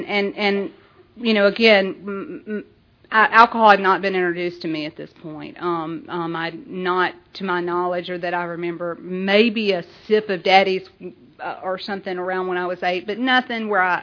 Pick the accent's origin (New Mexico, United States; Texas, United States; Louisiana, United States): Louisiana, United States; Hog Hair; I'm from Hog Hair, Louisiana, and that is where and that's truly a little community in Louisiana